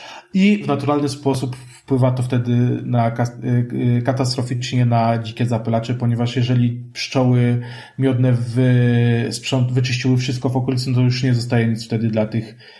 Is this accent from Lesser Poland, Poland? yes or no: yes; Kraków, Lesser Poland, Poland; ja jestem Krakusem, więc też nie chcę, żeby ktoś myślał, że tak, tutaj jestem, wywyższam Kraków, bo to jest moje miasto